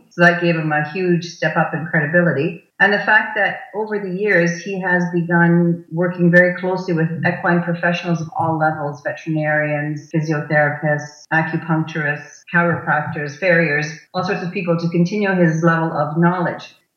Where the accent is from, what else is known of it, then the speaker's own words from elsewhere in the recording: Germany; now in Toronto, Canada; Well, we came over in 1986 from Germany when Jochen was asked to be the official saddler for the World Dressage Championships.